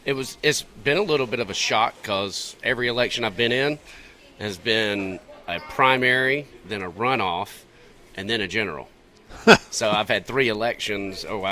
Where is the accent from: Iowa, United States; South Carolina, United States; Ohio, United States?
South Carolina, United States; Rock Hill; Born and raised in Rock Hill. Love the community.